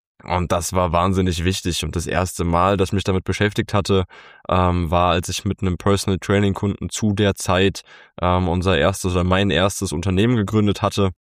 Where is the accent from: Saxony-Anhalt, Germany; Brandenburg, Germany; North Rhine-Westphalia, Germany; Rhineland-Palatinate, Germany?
Rhineland-Palatinate, Germany; Zweibrücken; Nee, ich bin im beschaulichen Zweibrücken groß geworden und beschaulich dann eher aufgrund der Größe, nicht weil es so ansehnlich ist. Zweibrücken ist die letzte Stadt in Rheinland-Pfalz, bevor es ins Saarland reingeht, sind knapp 20.000 Leute, die da noch versammelt sind. Viel Land, viel Wiese, viel Kühe.